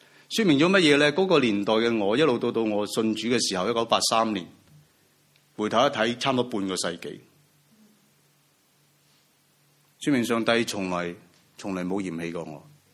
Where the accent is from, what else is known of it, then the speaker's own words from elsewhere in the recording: Macau; 我出生在澳门，很小就回教会了，未够十岁的我，六十年代我已经回去澳门的第一间的宣教士的教会智道堂圣公会底下建立的教会。